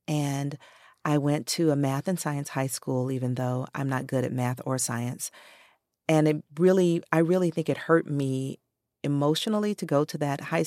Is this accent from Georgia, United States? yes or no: yes; Atlanta, Georgia, United States; I grew up in Atlanta, the chocolate city of the South.